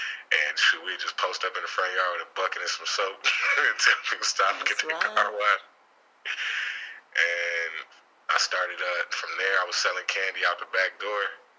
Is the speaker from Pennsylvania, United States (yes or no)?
no; Pontiac, Michigan, United States; also born or lived in Houston, Texas / Carolina; Born in Houston, Texas, raised in Pontiac, Michigan. But I spent half my life in Carolina, so I've been around a little bit.